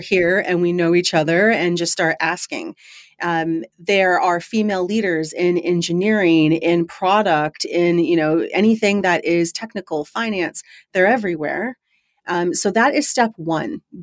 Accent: California, United States; Okay, in that case, because I'm from California, there is a really great place that has this kind of Asian California kind of hybrid mixed cuisine.

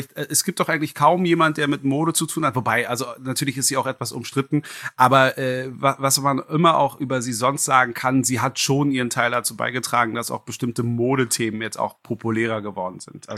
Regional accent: Berlin, Germany; ich bin auch ein gebürtiger Berliner

